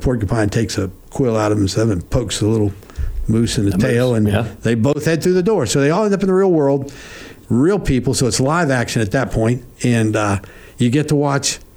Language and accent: English; Ireland; first language en; Which, by the way, is my native tongue, and I'm Irish.